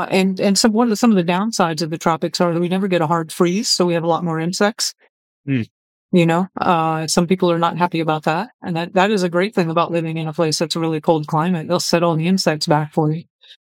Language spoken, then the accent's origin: English; Florida, United States; and I grew up in South Florida, and so this client is like home, right? Little childhood. People say, what about the hurricanes? I'm like, I'm a native Floridian.